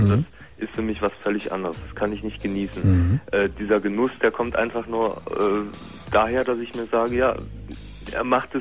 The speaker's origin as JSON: {"language": "German", "country": "Germany", "said": "Nein, ich bin Deutscher. Mein Vater ist Grieche, obwohl er auch schon in Deutschland geboren wurde."}